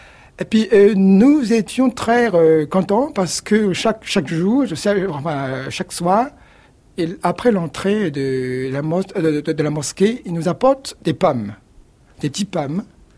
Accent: Shanghai, China; French is a second language; Je m'en souviens quand j'étais petit à Shanghai.

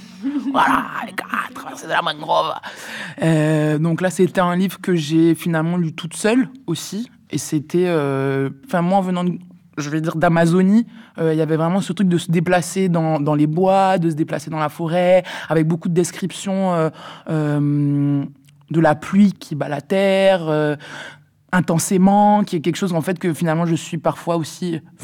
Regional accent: French Guiana, France; en tout cas là où j'ai grandi, donc en Guyane.

